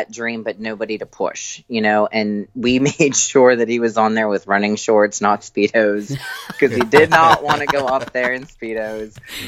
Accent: Pittsburgh, Pennsylvania, United States; I am from Pittsburgh, PA, and I've been born and raised here.

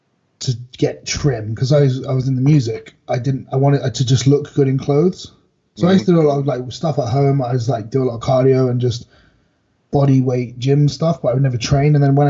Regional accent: United Kingdom; because we're British, that's the way it's done.

